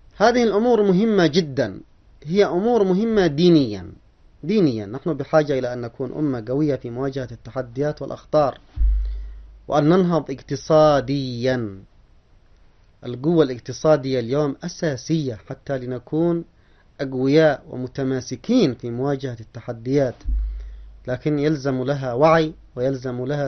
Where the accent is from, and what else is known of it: Yemen